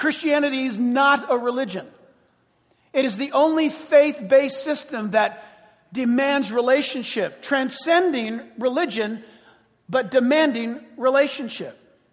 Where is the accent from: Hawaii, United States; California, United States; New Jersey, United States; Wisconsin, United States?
California, United States; San Diego; also born or lived in Orange County; I grew up in San Diego and in Orange County.